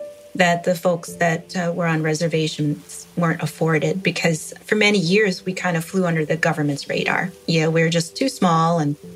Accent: Iowa, United States; I am from the Meskwaki tribe. Our settlement is in central Iowa, close to a small town named Tama. We've always referred to ourselves as Meskwaki. Meskwaki means people of the red earth.

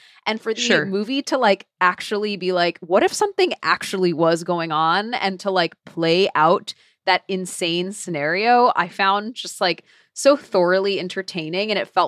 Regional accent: New York, United States; as a New Yorker, I feel like there are a lot of things that I'm just uninformed about.

